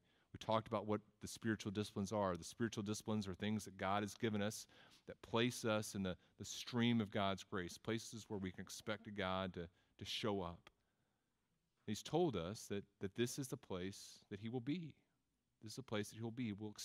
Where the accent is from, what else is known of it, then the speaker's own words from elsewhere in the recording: Texas, United States; also born or lived in Tennessee; I'm from Texas and Tennessee and different places, so I just say both.